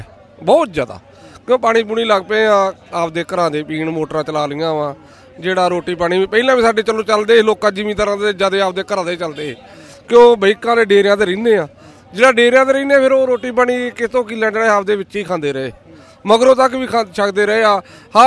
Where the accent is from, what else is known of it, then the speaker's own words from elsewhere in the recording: Jania, Punjab, India; ਇਹ ਸਾਡਾ ਜਾਣੀਆਂ ਪਿੰਡ ਅਮਰਾਜੜੇ ਲਾਗੇ।